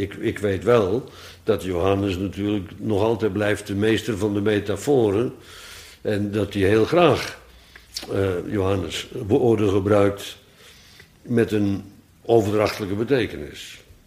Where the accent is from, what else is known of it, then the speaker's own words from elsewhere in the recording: Bodegraven, South Holland, Netherlands; Wat mij altijd gefascineerd heeft in Bodegraven, waar ik opgroeide